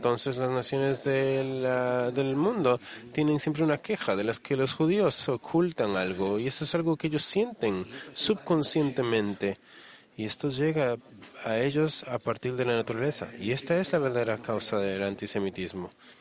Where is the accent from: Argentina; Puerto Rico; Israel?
Israel; Yokneam, Northern District; soy de Yokneam.